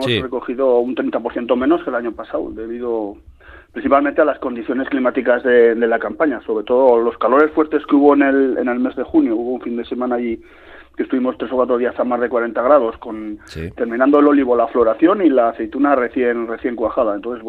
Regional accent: Arellano, Navarre, Spain; yo soy de Arellano, en mi pueblo había trujal también, un trujal pequeñico.

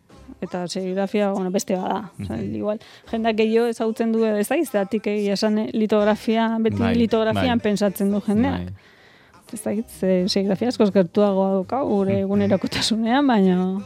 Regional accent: Mexico; Ba, bai, ba, bantxe, Mexikotik etorri naiz

